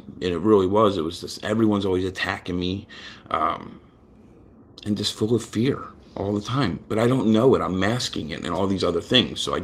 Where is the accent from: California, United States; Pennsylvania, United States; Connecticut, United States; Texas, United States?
Pennsylvania, United States; Philadelphia; Alcohol, growing up in the Irish Catholic neighborhood in Philly, alcohol, there was no drinking age where I grew up.